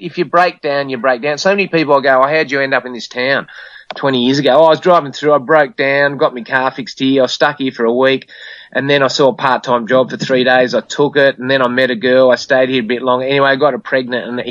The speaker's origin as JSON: {"language": "English", "town": "Sydney", "region": "New South Wales", "country": "Australia", "said": "and they go, where are you from? And then you go, Sydney, and they go, oh, Sydney, scary place."}